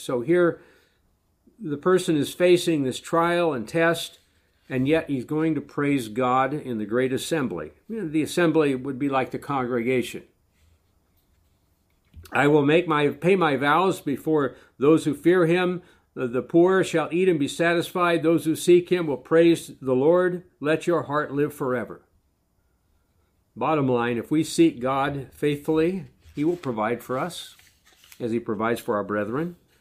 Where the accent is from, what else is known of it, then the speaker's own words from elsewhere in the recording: South Dakota, United States; I grew up in South Dakota, where we have large populations in the state parks.